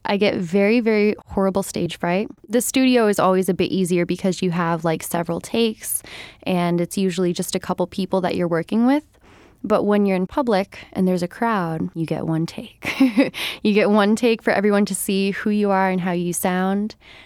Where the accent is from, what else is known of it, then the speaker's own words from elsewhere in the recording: Albany, New York, United States; from Albany. This is your home for local music.